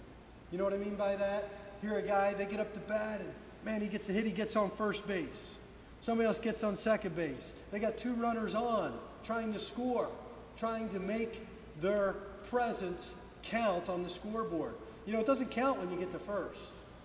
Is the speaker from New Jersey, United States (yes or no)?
no; Detroit, Michigan, United States; Now, I came from Detroit, that's right. So I became a Tiger fan while I was up there.